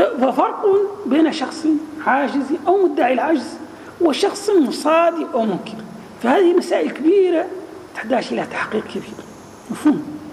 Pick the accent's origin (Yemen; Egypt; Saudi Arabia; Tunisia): Egypt; مثلا نحن عندنا في مصر